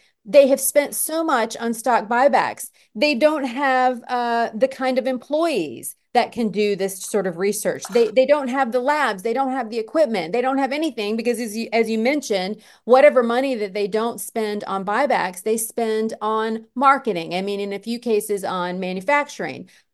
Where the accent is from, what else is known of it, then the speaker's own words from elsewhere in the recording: North Carolina, United States; there's a representative from North Carolina, which is my home state.